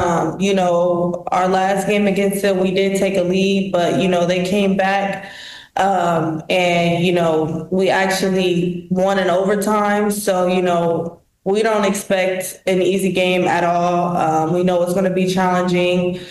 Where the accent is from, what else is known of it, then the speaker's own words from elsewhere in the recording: Columbus, Ohio, United States; I'm from Columbus, Ohio.